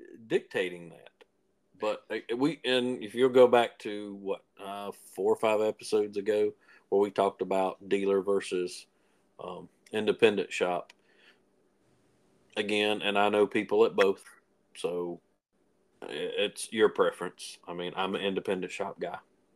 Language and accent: English; South Carolina, United States; the local shop that I use, which is CNC Thunder Custom Motorcycles here in my hometown, upstate South Carolina